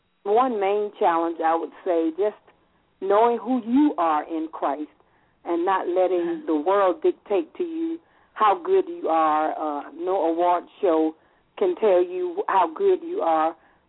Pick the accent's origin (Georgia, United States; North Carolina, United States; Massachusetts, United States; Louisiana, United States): Georgia, United States; Atlanta; Out of all the singers that he knew, I was one from Atlanta that he chose